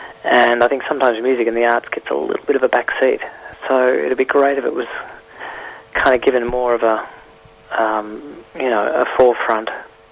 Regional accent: Ballarat, Victoria, Australia; I grew up in Ballarat, and so there was always kind of soirees happening at our place.

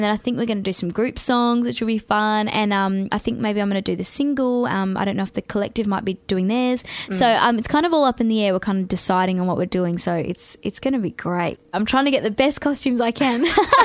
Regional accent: Australia; I was like, I want to hear my accent. I just miss so much. Australia's just the best place.

